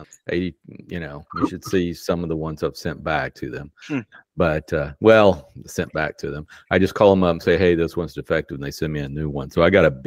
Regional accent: Texas, United States; You know, hey, you know, I'm from Texas. Give me a break.

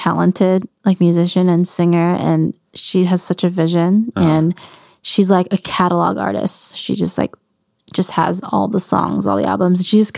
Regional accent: Anaheim, California, United States; Ska for a hot second, because I'm from Anaheim.

